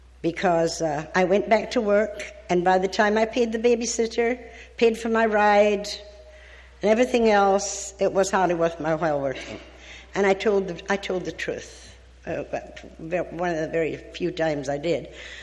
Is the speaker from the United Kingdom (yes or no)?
yes; Scotland, United Kingdom; now in United States; I mean, I'm from Scotland. I don't know about Zuma Beach or Malibu